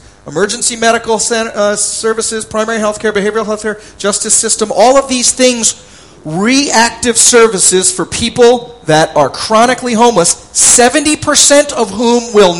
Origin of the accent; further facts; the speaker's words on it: New York, United States; now in California, United States; The next closest state, my home state, the state of New York, 65,000 homeless people.